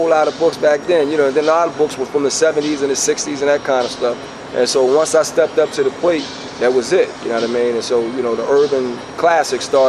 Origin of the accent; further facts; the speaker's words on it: Philadelphia, Pennsylvania, United States; But I was a storyteller from West Philadelphia, this area called The Bottom. I was the oldest grandchild, and my mother was the oldest of eight, my father was the oldest of four.